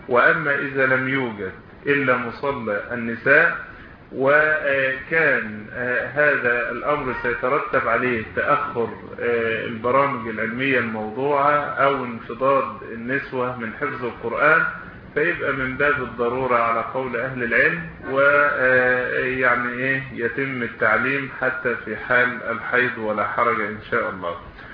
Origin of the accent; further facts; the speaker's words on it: Egypt; وملأوا بلدتنا خصوصا مصر بهذه الاحتفالات،